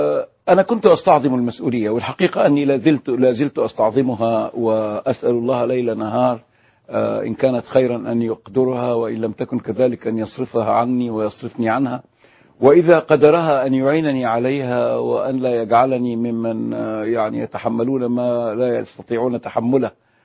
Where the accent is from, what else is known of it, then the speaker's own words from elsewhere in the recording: Alexandria, Alexandria Governorate, Egypt; born there; وولد أبي وإخوانه وأخواته كلهم في الإسكندرية، وكذلك ولدنا نحن في الإسكندرية. فالأصل السوري جاء من ناحية جدي لأبي، أما أمي فهي فلاحة من المحمودية بحيرة